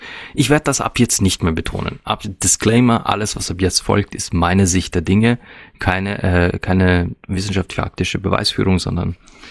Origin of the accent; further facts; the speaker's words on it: Austria; Bei uns in Österreich gibt es das.